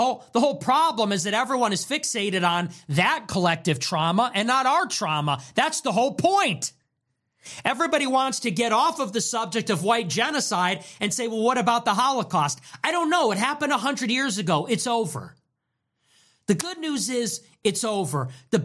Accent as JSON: {"language": "English", "country": "United States", "said": "I'm American."}